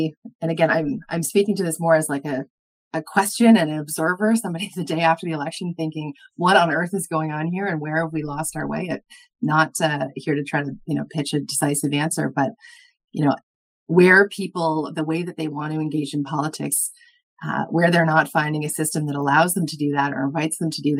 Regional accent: London, United Kingdom; this is just speaking as like a citizen, as a Londoner, as somebody who I'm sure is not alone in this city

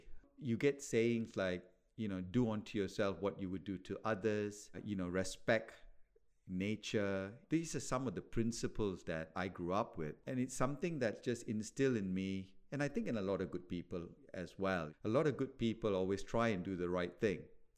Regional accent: Kuala Lumpur, Federal Territory of Kuala Lumpur, Malaysia; So when I was a little boy growing up in Kuala Lumpur, where I'm from, Kuala Lumpur in Malaysia

